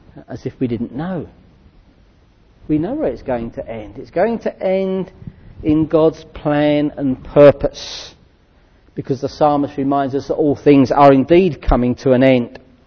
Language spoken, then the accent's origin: English; London, United Kingdom; When I was a young lad growing up in London, we were very much aware of it.